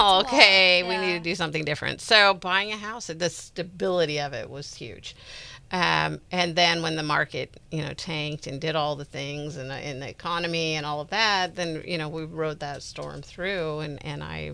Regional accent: Marin, California, United States; now in Sonoma County, United States; I grew up here, you know, I grew up in Marin, but then I've been in Sonoma County for like 40 years or more.

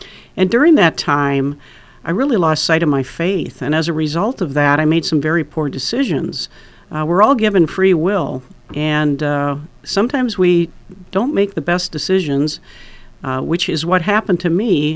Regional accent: Racine, Wisconsin, United States; No, I actually was born and raised in Racine, Wisconsin. I've lived here my entire life.

